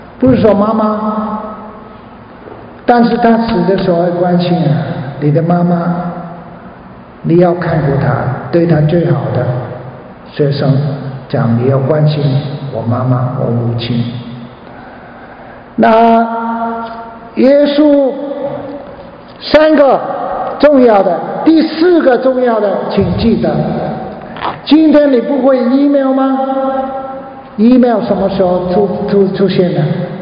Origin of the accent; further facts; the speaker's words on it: Guangzhou, Guangdong, China; 我的老家也是中国。我就知道，我6岁7岁的时候在广州读书，小学岭南小学，所以我也是中国人。